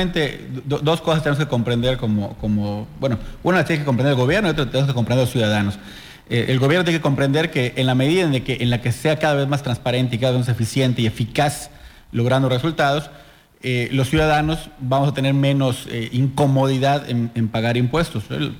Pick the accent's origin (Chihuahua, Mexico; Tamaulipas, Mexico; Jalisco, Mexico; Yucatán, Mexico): Yucatán, Mexico; algo nos tiene que costar como yucatecos esto que estamos viviendo